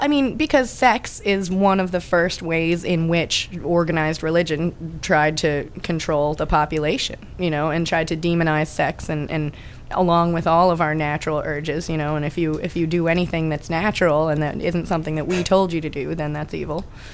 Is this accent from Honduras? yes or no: no; Massachusetts, United States; born there; I'm so glad that I was born in Massachusetts instead of, you know, in Nebraska or something